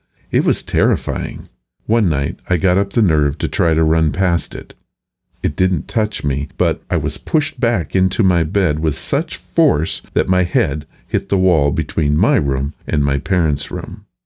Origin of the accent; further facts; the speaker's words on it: Texas, United States; Growing up in Texas, a shady cool lake was a welcome reprieve.